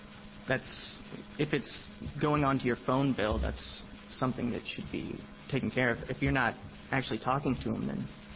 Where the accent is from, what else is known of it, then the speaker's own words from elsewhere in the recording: Milwaukie, Oregon, United States; I am from Milwaukee, Oregon.